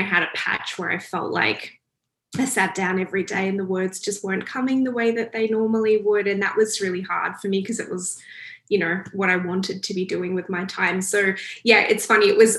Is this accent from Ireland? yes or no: no; Australia; now in Toronto, California, United States; From the accent, you can probably tell I'm from Australia, but I actually live in Toronto, Canada these days. I've been here for about 7 years now